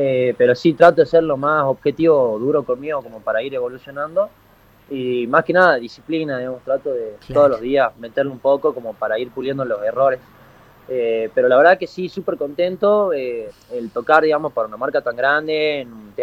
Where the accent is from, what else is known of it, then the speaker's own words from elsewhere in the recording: Salta, Argentina; also born or lived in Buenos Aires; me volví de Buenos Aires el año pasado. Yo soy de Salta, pero vivía allá en Buenos Aires. Sí. Así que hace poquito, hace menos de un año. Ya la música así de chiquitito, de los 12, los 13, ahora tengo 26.